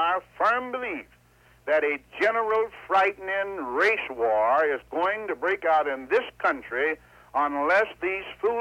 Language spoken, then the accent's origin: English; Knoxville, Tennessee, United States; Born in Knoxville, Tennessee. I'm a Southerner. Born and educated in the Southland.